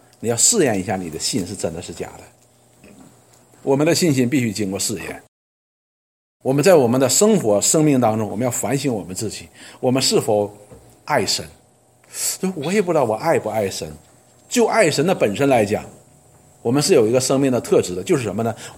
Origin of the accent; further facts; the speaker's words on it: China; 我们太习惯于被爱，特别是我们中国人，我们从小的时候就得到了很多的爱